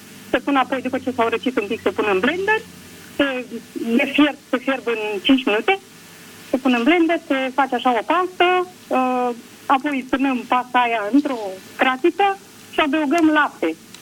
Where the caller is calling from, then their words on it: Poișor, Romania; din Poișor.